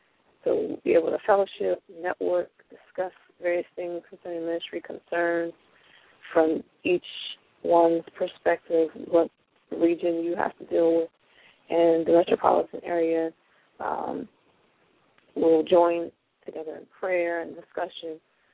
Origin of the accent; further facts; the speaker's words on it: Havre de Grace, Maryland, United States; I was born and raised in Harry Grace, Maryland.